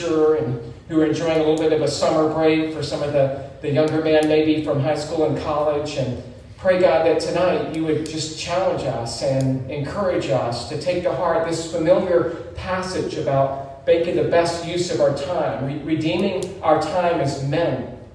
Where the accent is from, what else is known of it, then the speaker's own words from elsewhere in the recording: West Coast, United States; I'm from the West Coast too.